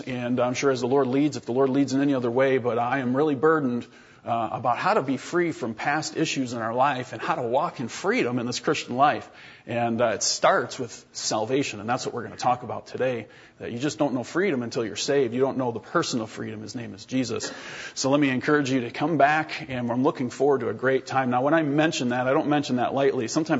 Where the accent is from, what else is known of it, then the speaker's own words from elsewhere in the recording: Iowa, United States; now in -; We come all the way from South Central Iowa. We're almost in Missouri, and it's about a seven-hour drive.